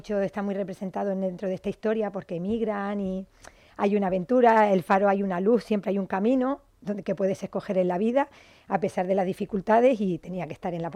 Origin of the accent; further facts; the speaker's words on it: Castile, Spain; Bueno, porque yo como vengo de Castilla...